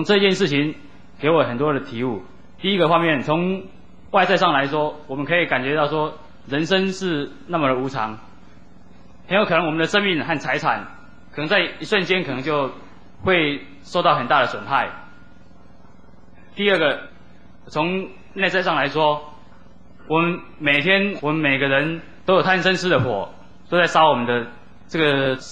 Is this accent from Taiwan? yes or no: yes; Penghu County, Taiwan; 很高兴今天能在这个土生土长的澎湖，和大家一起。